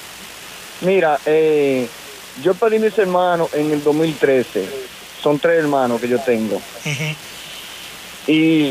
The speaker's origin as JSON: {"language": "Spanish", "country": "Dominican Republic", "said": "Dominicano."}